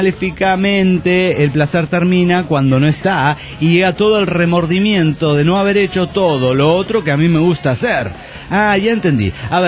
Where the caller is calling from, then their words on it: St. Cloud, Minnesota, United States; de St. Cloud, Minnesota, USA.